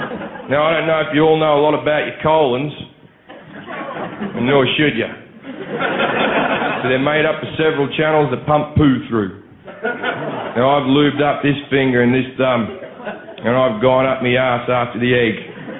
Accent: Australia; My biggest fear was going to hospital in a foreign country with my accent and going, you'll never guess what's happened to me. But being Holland, there's a good chance you could go, you have an egg up your ass? Go join the queue with the other Australians.

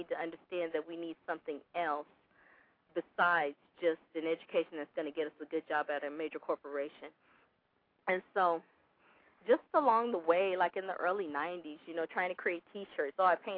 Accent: Pomona, California, United States; Small little town in California called Pomona, between the Inland Empire and Los Angeles. And can I say I grew up in Pomona

